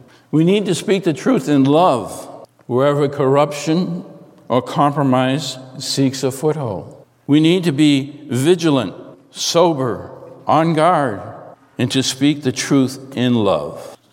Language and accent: English; Lynn, Massachusetts, United States; I remember growing up, I come from Lynn, Mass.